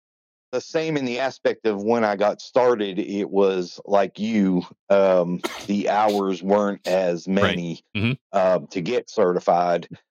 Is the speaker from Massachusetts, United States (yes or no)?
yes; Massachusetts, United States; moved away; So, originally I'm from Massachusetts